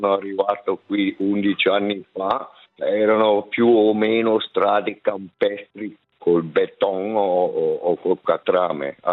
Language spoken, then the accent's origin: Italian; Lugano, Ticino, Switzerland; moved away as an adult; No, è definitiva perché 11 anni che sono qui. Sono partito da Ticino, da Lugano Carabbia.